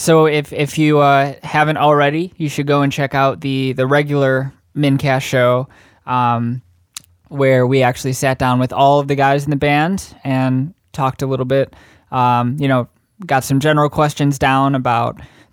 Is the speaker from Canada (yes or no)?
no; Chicago, Illinois, United States; because I'm originally from Chicago.